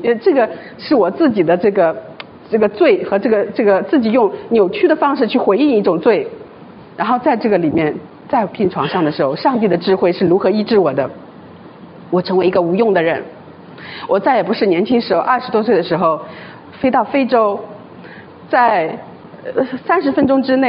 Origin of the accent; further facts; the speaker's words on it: China; born there; 我是1979年出生的，大家都知道1979年在中国大陆发生的事情，计划生育，所以我是第二个孩子